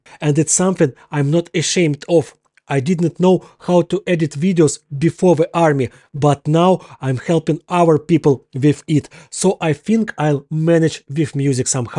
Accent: Kharkiv, Kharkiv Oblast, Ukraine; We arrived to shoot in my hometown of Kharkiv just when the Russians decided to completely destroy it

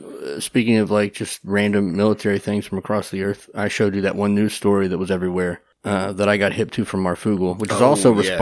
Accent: Ohio, United States; I'm like, you're from Eastern Europe, man. We're from Ohio.

